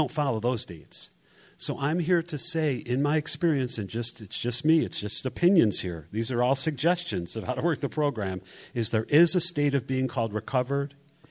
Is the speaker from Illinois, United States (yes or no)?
yes; Chicago, Illinois, United States; I'm a recovered compulsive reader. I'm from Chicago.